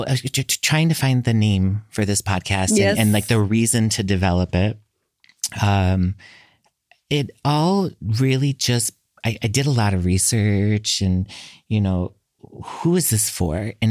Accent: Midwest, United States; I come from the Midwest part of the United States.

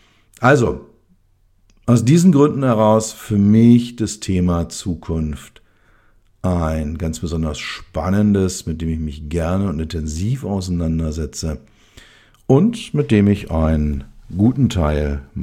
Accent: Berlin, Germany; als Berliner, als West-Berliner bin ich mit der Mauer groß geworden, die war einfach da.

